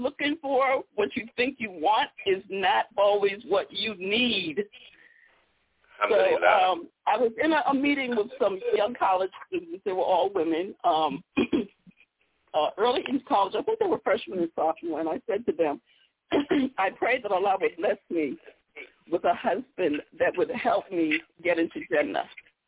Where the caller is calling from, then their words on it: Virginia, United States; I'm calling you from Virginia.